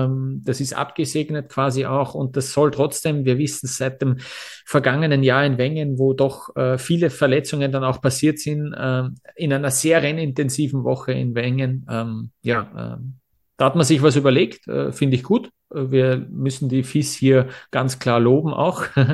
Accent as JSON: {"language": "German", "country": "Austria", "said": "also für mich als Österreicher vielleicht besonders"}